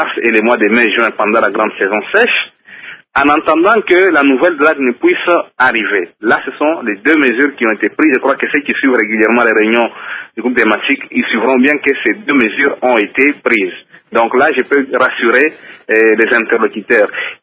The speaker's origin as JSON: {"language": "French", "country": "DR Congo", "said": "C'est vrai que nous tous en tant que Congolais, on a été désabusés par les promesses fallacieuses"}